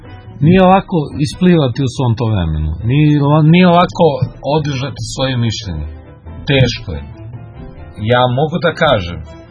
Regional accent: Belgrade, Serbia; Ja sam rođen u Beogradu. Tog dana je bila neka epidemija, ovo ono, ja sam imao neku babu i dedu, ja sam odrasao tamo u Beogradu, kao mali

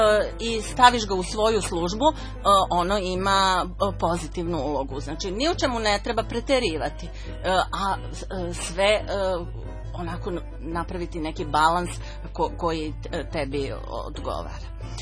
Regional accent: Kragujevac, Šumadija, Serbia; also born or lived in Belgrade; moji prijatelji iz detinjstva su praktično ovde u Kragujevcu

